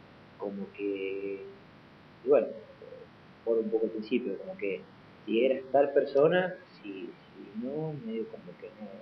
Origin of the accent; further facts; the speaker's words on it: San Juan, Argentina; accent: San Juan; es lo que es San Juanino y tenemos nuestro acento, pero prefiero yo ser así, llorón, y no ser un típico porteño imitador